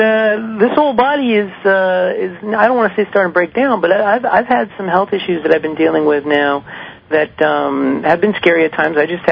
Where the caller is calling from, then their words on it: East Coast, United States; I'm calling from the East Coast, and first-time listener, first-time caller.